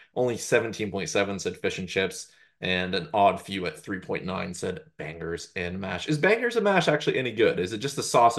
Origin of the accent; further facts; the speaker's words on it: Canada; as a Canadian who has not had many of these things in terms of actually in the UK